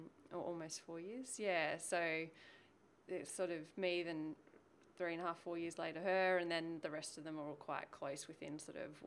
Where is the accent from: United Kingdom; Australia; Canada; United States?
Australia; Sydney, New South Wales; I'm born and bred in Sydney. In actually North Sydney, Neutral Bay area. So a very affluent, yuppie, North Shore girl kind of scenario.